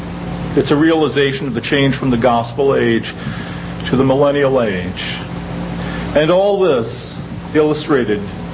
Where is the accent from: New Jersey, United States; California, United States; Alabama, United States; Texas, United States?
New Jersey, United States; I'm from New Jersey. I can't help myself.